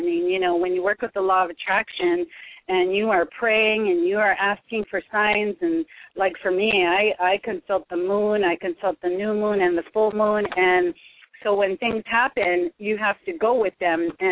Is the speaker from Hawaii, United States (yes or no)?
yes; Hawaii, United States; the way we currently own real estate wasn't natural for me being Hawaiian